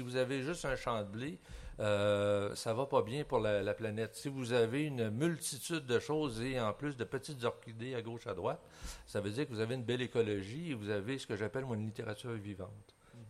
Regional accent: Quebec, Canada; Nous, on trouve toujours ça assez rigolo ici en France de voir que eux, ce sont des Américains et nous, on est des Québécois.

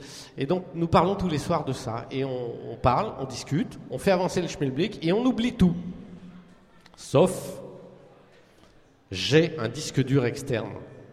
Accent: France

